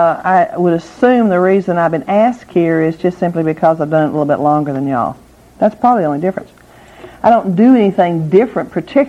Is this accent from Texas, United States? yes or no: yes; Texas, United States; I think some of you think I'm from California. I am not. I'm sleeping out there, but I'm from Texas. And my family is Baptist.